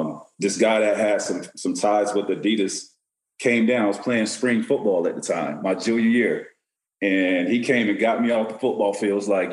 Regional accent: Florida, United States; So I grew up in Central Florida, and you know, with my mom, my grandmother, and then I had an older cousin that got me involved in sports.

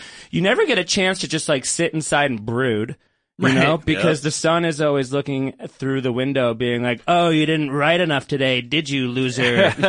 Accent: Rhode Island, United States; I am from Rhode Island, and I am not a Patriots fan

